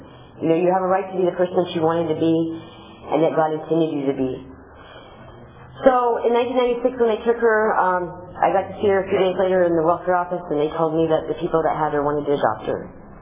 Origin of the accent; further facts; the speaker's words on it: Fresno, California, United States; You know, I grew up in Fresno, California, in a very ugly alcoholic home.